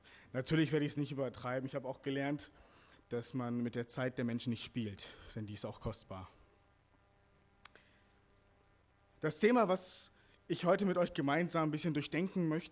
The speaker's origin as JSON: {"language": "German", "town": "Meckenheim", "region": "North Rhine-Westphalia", "country": "Germany", "said": "Ich komme aus Meckenheim. Ich bin 28 Jahre alt"}